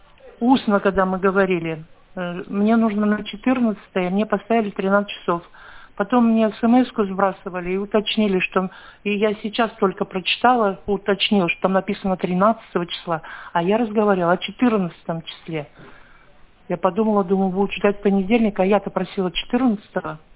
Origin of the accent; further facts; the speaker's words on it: Yurga, Kemerovo Oblast, Russia; Я из Юрги, и буду ездить, и мне это будет очень проблемно.